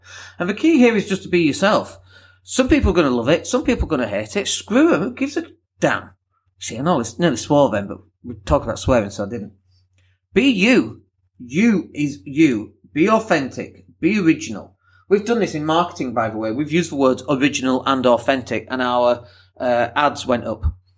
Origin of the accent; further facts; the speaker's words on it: Leeds, Yorkshire and the Humber, United Kingdom; accent: broad northern; People talk about my accent. They go, oh, you don't sound like you're from Leeds. I'm like, you are kidding me, right? I've got a very broad accent.